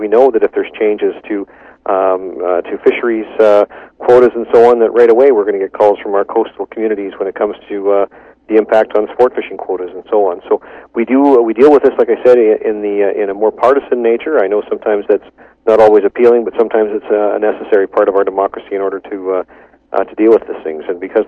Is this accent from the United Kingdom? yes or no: no; Canada; We're just as Canadian as everybody else, and some of us have ended up here in Parliament